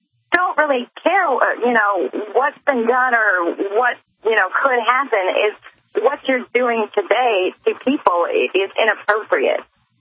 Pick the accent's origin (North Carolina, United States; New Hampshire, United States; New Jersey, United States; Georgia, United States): New Hampshire, United States; I don't know if you've heard of the 420 celebrations in my hometown now in New Hampshire